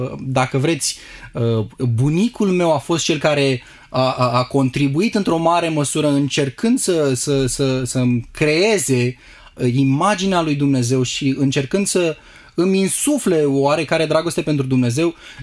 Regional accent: Constanța, Constanța County, Romania; born there; M-am născut în Constanța, într-o familie de oameni simpli.

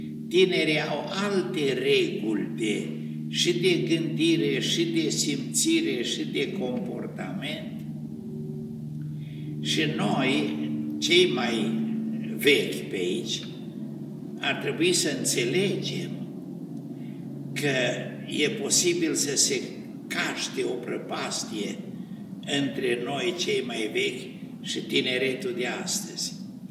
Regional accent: Apuseni Mountains, Romania; Eu sunt de la Moț

